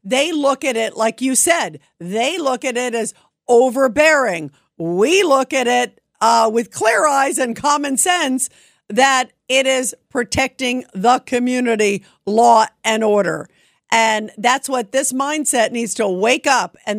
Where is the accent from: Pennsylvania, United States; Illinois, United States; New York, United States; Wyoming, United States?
New York, United States; Brooklyn; born there; I was born in Brooklyn, Sean. So, you know, I love that community.